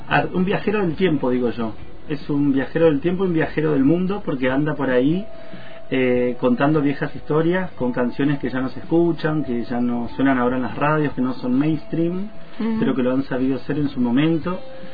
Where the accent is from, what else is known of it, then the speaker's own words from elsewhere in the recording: Córdoba, Argentina; born there; nací en Córdoba y ahí estuve 2 años hasta que me agarró la pandemia.